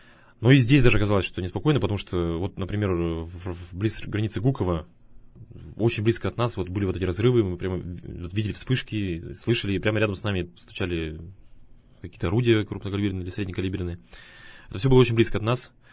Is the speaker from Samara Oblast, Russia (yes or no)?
no; Yekaterinburg, Sverdlovsk Oblast, Russia; мы сами-то из Свердловска. Мы сказали, вот, да, мы россияне, так случилось. Да, мы сами из Свердловска.